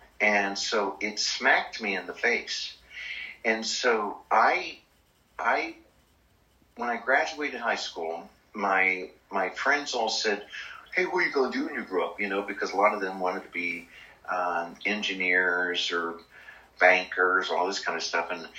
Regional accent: Ohio, United States; You don't even know this about me, but I'm from Clark County.

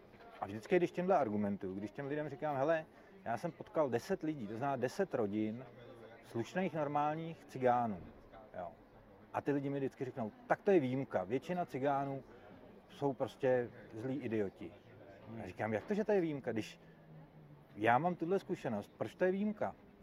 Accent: Jirkov, Ústí nad Labem Region, Czechia; já jsem z Chomutova, respektive z Jirkova, tam je velká romská komunita

